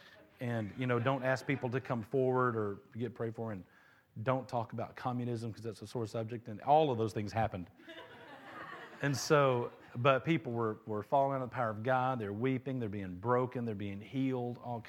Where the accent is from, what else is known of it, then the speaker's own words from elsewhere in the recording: Mobile, Alabama, United States; I'm a pastor from Mobile, Alabama.